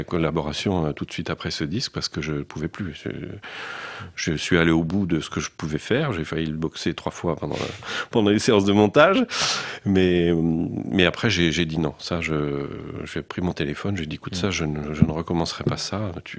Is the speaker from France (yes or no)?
yes; Épernay, Grand Est, France; j'allais dans ma ville natale, Épernay, chez le disquaire